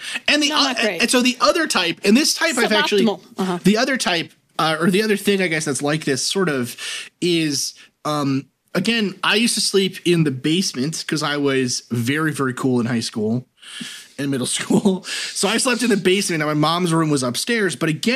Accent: New York, United States; our house had hot water heat in it growing up in New York.

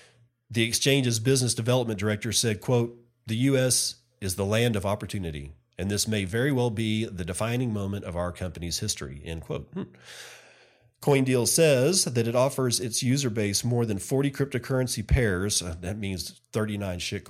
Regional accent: Texas, United States; there is an enormous amount of stupid here in my home state.

